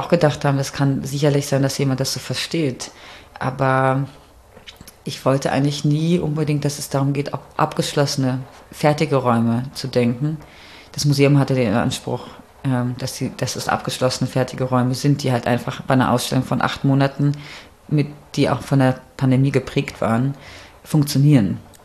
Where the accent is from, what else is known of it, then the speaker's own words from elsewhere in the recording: North Rhine-Westphalia, Germany; Aber ich bin im Ruhrgebiet aufgewachsen und meine Eltern hatten sehr viele Freunde in Wuppertal.